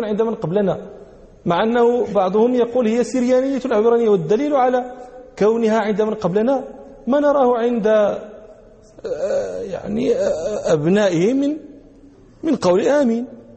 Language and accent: Arabic; Morocco; أهل البدو عندنا في المغرب، في بعض نواحي المغرب